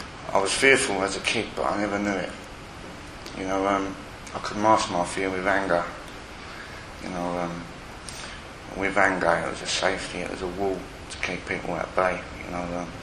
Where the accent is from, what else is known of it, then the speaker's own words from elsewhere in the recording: London, United Kingdom; I am a Londoner, I was born just over the bridge there, but I don't live up here no more